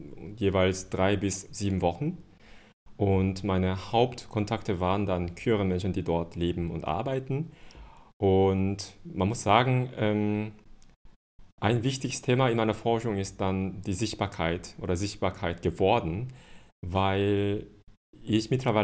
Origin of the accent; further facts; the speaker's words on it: Seoul, South Korea; ich arbeite spezifisch in Seoul, Südkorea, wo ich herkomme